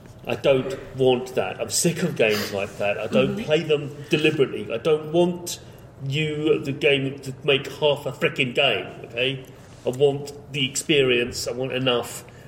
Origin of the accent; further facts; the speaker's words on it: United Kingdom; Sorry, I'm British.